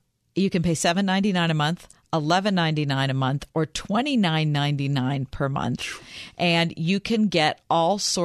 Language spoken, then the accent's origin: English; Pittsburgh, Pennsylvania, United States; When I think back to being a kid growing up in the North Hills of Pittsburgh